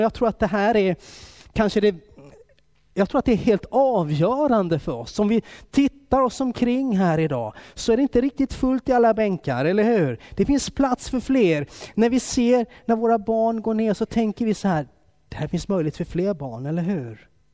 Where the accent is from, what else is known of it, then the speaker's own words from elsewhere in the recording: Kalmar, Kalmar County, Sweden; Så när jag växte upp i Kalmar, då fanns det söndagsskolor. Jag tror vi hade 7 söndagsskolor över stan.